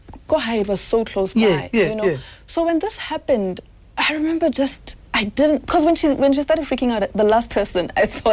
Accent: Lenasia, Gauteng, South Africa; so I grew up in Lens for most of my life, and it was quite a mixed community.

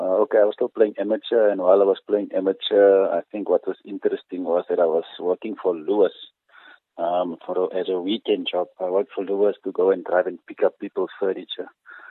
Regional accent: Kells River, South Africa; I grew up in Kells River

